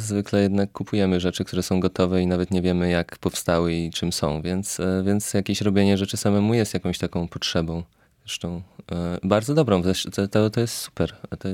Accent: Brzeg Dolny, Lower Silesian Voivodeship, Poland; also born or lived in Wrocław; ja jestem na przykład z Wrocławia, jestem z brzegu dolnego pod Wrocławiem, ale we Wrocławiu też spędziłem dużo czasu

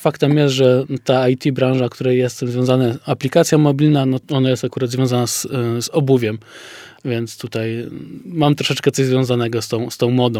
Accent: Lesser Poland, Poland; ja pochodzę z Sądecczyzny i tam są górale nadpopraccy, czyli tam z terenów Piwnicznej oraz Rytra.

